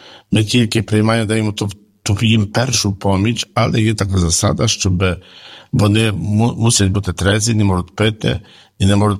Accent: Ternopil Oblast, Ukraine; now in Zaporizhzhia, Ukraine; Я сам походжу з України, Західної України, з Тернопільської області.

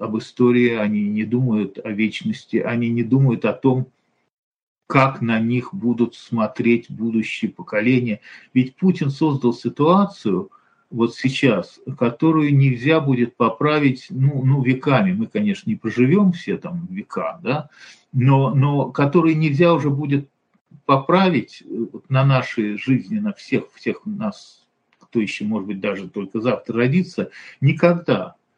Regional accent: Russia; moved away; Да, мы из России, но там, в моем случае, ну, знаете, мы очень давно уехали.

